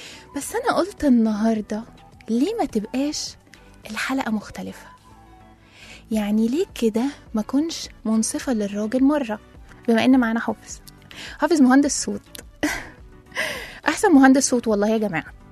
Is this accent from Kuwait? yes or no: no; Egypt; احنا طبعا كمصريين بنحتفل بعيد الحب مرتين في السنة